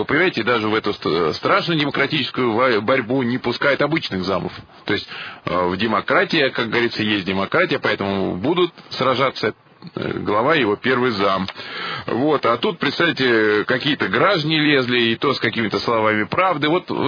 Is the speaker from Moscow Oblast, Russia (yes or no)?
yes; Starbeyevo, Moscow Oblast, Russia; Родилась в 46-м году в поселке Старбеево. А мои предки родом из Лобанова. Мне очень дорога моя малая родина.